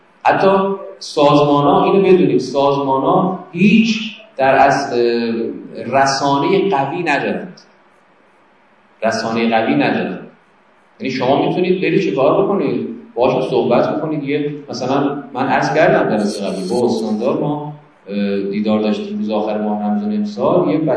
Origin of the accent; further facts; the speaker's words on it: Qazvin, Iran; ما مال قزوین هستیم از قزوین اومدیم نمایشگاه